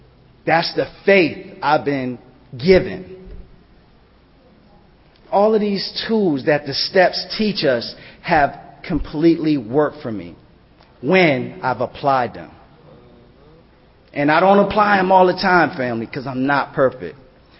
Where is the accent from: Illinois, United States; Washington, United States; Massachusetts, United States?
Massachusetts, United States; Boston; now in Woodbridge, United States; I'm settled in Northern Virginia. I'd never even heard of Woodbridge, Virginia. You know, I'm from Boston, man.